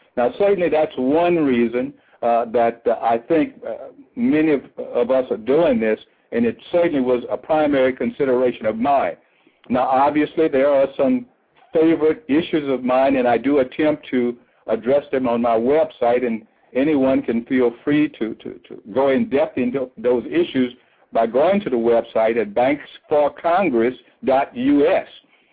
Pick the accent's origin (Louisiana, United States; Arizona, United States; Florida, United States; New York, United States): Louisiana, United States; established a law practice again back in my home state of Louisiana